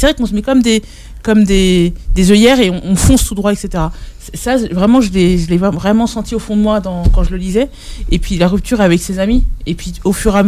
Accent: Rouen, Normandy, France; De Rouen, en Normandie

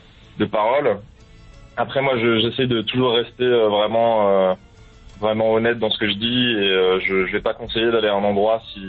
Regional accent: France; c'est en tant que Français

